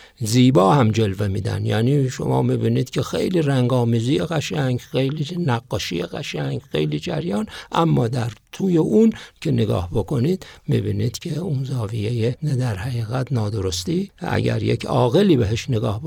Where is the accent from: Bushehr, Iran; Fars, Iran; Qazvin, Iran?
Fars, Iran; Shiraz; چون من خودم اهل شیراز هستم